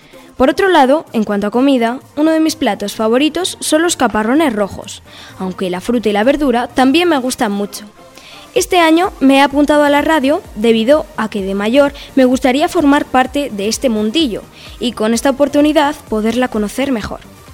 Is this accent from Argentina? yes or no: no; Nájera, La Rioja, Spain; tengo 12 años, soy de Nájera y no tengo hermanos